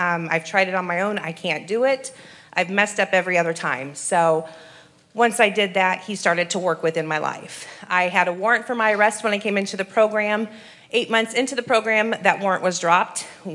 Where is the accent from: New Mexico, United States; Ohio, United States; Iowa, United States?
Iowa, United States; Oskaloosa; Like I said … I'm from Oskaloosa, Iowa. I'm the second of 5 children born to 2 wonderful Christian parents. I grew up in church